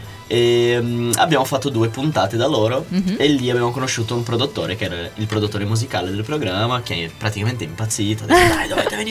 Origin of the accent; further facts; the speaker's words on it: Brazil; Italian is a second language; No, infatti noi siamo brasiliani, tutti e quattro, però abbiamo iniziato a suonare insieme a Barcellona.